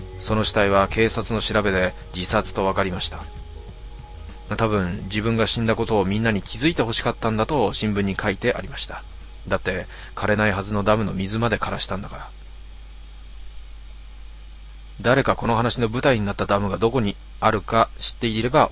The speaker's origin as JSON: {"language": "Japanese", "region": "Ehime", "country": "Japan", "tie": "born or raised there", "said": "四国は私の故郷、愛媛県出身なんですが"}